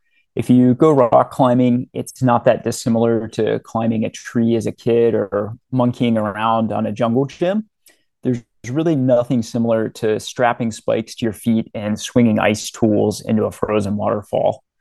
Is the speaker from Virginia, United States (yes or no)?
yes; Virginia, United States; I grew up in Virginia, and I've been learning about outdoor recreation and playing in the mountains here since I was a child.